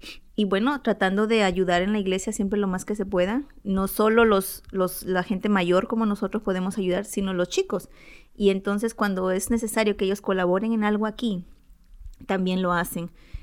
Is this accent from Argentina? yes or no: no; Mexico; moved away; Nosotros somos mexicanos y traemos unas costumbres, pero mis hijos ya se están criando acá